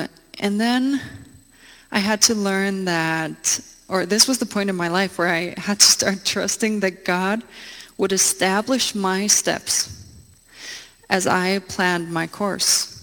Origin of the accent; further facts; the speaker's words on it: Norway; I'm from Norway.